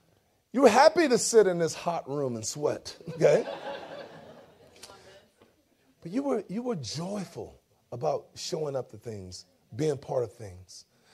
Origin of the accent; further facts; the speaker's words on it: New Orleans, Louisiana, United States; I grew up in New Orleans. I'm a New Orleans Saints fan. I grew up in New Orleans.